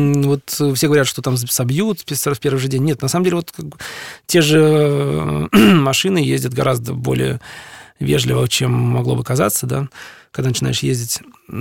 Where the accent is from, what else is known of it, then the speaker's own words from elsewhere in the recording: Russia; Мы говорим, ну, вот из России. Ой, вы русские, да, мы русские.